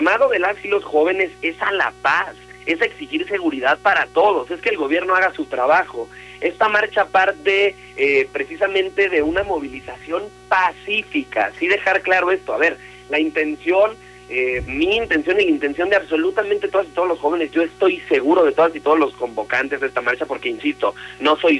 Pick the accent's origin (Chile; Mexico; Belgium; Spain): Mexico; somos mexicanas y mexicanos